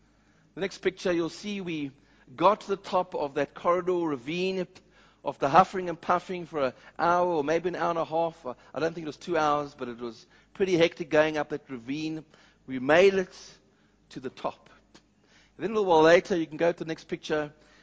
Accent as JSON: {"language": "English", "town": "Cape Town", "region": "Western Cape", "country": "South Africa", "tie": "born or raised there", "said": "He'd been with me in my church where I grew up in Cape Town."}